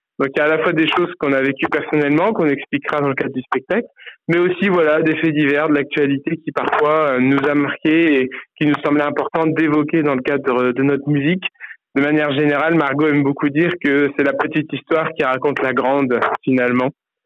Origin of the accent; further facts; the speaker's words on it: Strasbourg, Grand Est, France; parce qu'on vient de Strasbourg.